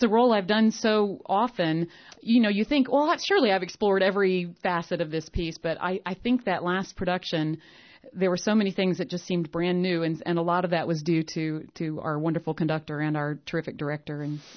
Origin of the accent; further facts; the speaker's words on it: College Station, Texas, United States; Well, I'm originally from College Station, Texas, Giga Maggie's.